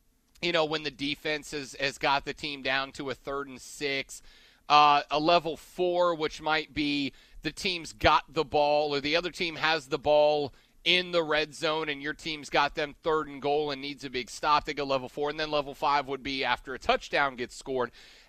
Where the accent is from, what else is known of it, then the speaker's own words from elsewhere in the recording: New Orleans, Louisiana, United States; I know I'm kind of going to my hometown team here, but here's the deal. Like, Saints, could you imagine, the New Orleans Saints have one of the loudest home stadiums